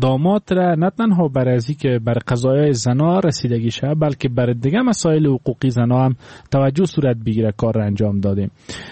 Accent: Afghanistan; همه ما افغان هستیم، از همین جامعه افغانی هستیم

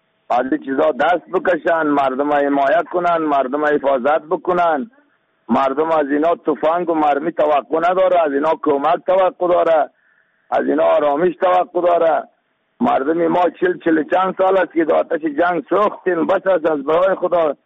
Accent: Afghanistan; ما شما افغان هستیم.

